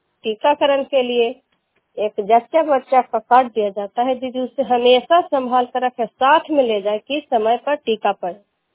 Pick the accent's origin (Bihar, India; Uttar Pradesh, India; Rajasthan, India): Bihar, India; Machhaliya; मैं ग्राम मछलिया के रहने वाली हूँ, जिला नलंदा, पंचायत प्रकरणों का।